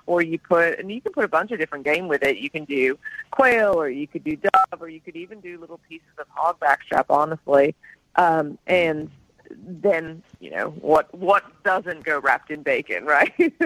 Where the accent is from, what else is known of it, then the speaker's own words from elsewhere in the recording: Australia; now in Austin, United States; everyone's probably going to wonder why I speak funny, but I'm originally from Australia, but, you know, I got here as fast as I could to Texas.